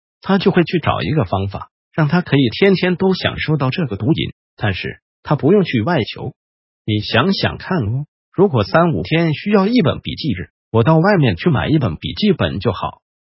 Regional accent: Taiwan; 你看看我们台湾人一修道就得大肠癌，这没得救的，伤寒论帮不了的。

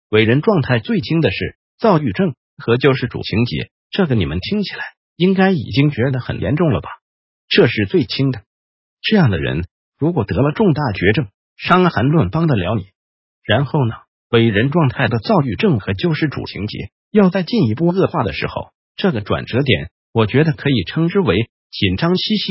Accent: Taiwan; 你有没有发现我们台湾人最近这些年大肠癌发病率节节攀升，对不对？

